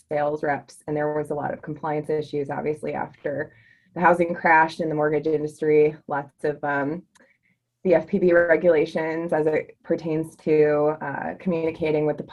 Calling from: Cuyahoga Falls, Ohio, United States; Cuyahoga Falls, Ohio.

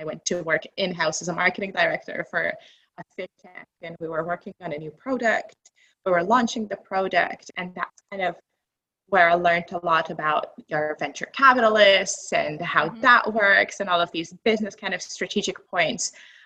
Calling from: North Tyneside, North East England, United Kingdom; So today I'm tuning in from North Tyneside in United Kingdom. It's a tiny little port town next to the Newcastle in Northeast.

